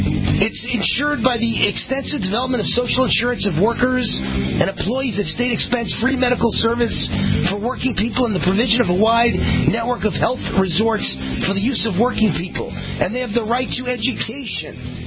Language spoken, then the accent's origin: English; United States; I appreciate what capitalism has done for me and my family, and I'm American-made and proud of it.